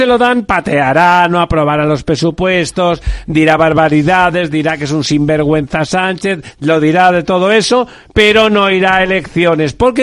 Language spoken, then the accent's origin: Spanish; Catalonia, Spain; yo soy catalán, o sea que lo digo, es verdad.